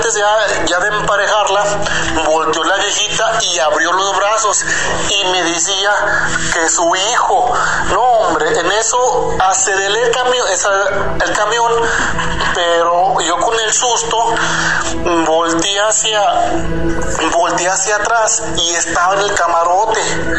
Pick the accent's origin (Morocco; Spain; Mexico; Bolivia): Mexico; Zacatecas